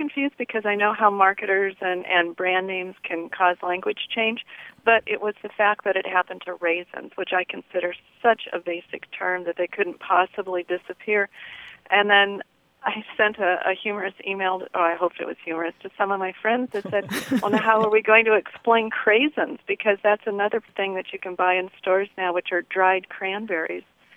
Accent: Midwest, United States; Growing up in the Midwest, you didn't get that much fresh fruit

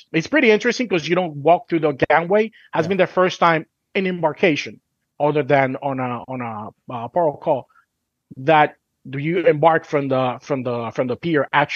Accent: Puerto Rico; We're born and raised in Puerto Rico, so we're Puerto Rican, so we have family.

